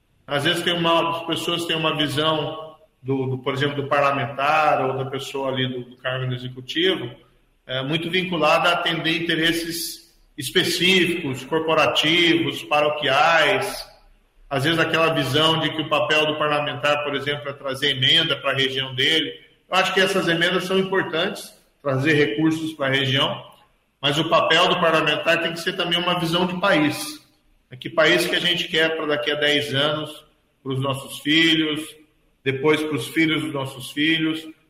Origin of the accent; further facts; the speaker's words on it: Maringá, Paraná, Brazil; born there; Quando eu era criança, nasci lá em Maringá